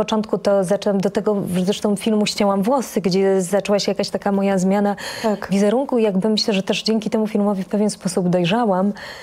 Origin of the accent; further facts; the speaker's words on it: Żywiec, Silesian Voivodeship, Poland; od czasu, jak urodziłam się w Żywcu, w bloku, z widokiem na góry i byłam dziewczynką